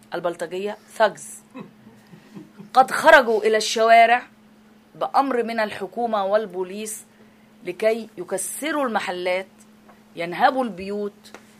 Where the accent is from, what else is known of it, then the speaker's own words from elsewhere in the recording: Egypt; أنا صحفية مصرية وأريد أن أعود إلى بيتي